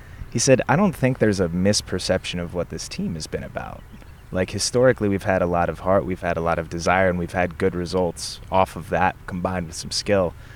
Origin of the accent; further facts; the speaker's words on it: Illinois, United States; And every summer I would do this camp, and it was associated with the Chicago Fire, which is the MLS team where I grew up.